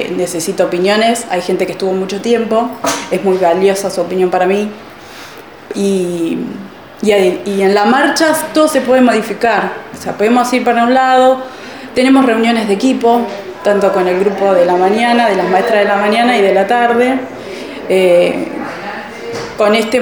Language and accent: Spanish; Trenque Lauquen, Buenos Aires Province, Argentina; also born or lived in La Plata; Soy oriunda de Trenquelauquen, me fui a estudiar a La Plata